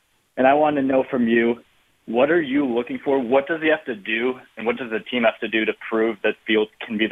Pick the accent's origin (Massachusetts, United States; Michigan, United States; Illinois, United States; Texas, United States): Illinois, United States; Chicago; Yeah, so I'm originally from Chicago, but I go to school in Alabama, so okay. I've had a taste of both.